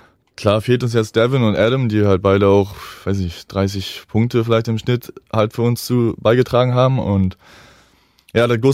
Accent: Kiel, Schleswig-Holstein, Germany; Und als Kieler sich auch anbietet, Handballprofi werden zu wollen

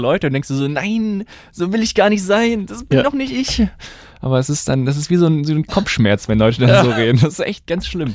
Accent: Leverkusen, North Rhine-Westphalia, Germany; now in Dortmund, Germany; Ja, ich komme ja aus Leverkusen und Woll ist ja für mich gar kein Wort, was überhaupt in den Wortschatz in meinem Wortschatz drin war, bis ich halt nach Dortmund gezogen bin.

